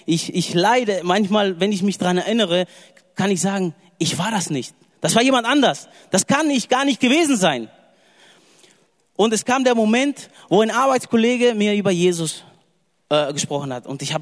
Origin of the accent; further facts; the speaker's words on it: Wuppertal, North Rhine-Westphalia, Germany; Gut, ich bin mit 5 Jahren nach Deutschland gekommen. Meine Mutter hat mich hergebracht. Wir kommen aus dem Ruhrgebiet, Nordrhein-Westfalen, Wuppertal, wer es kennt, Wuppertaler Schwebebahn. Und ja, mein Vater Grieche, meine Mutter ist der Domrep.